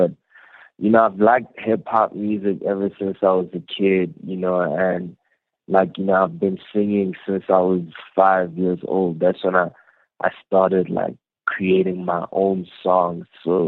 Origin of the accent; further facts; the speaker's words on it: Free State, South Africa; Yeah, I'm South African born. You know, I was born in South Africa, so I grew up in the Free State. That's a province here. It's like one of the states like here. So I grew up in the Free State in a city called Zalkum